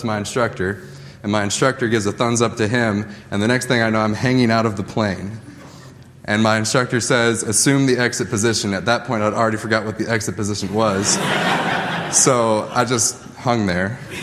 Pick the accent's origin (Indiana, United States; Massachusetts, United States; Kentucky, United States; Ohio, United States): Kentucky, United States; We're both from Kentucky. We grew up kind of knowing each other since we were about 10.